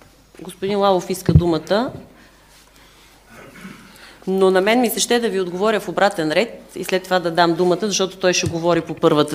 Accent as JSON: {"language": "Bulgarian", "town": "Pernik", "region": "Pernik Province", "country": "Bulgaria", "said": "аз като перничанка"}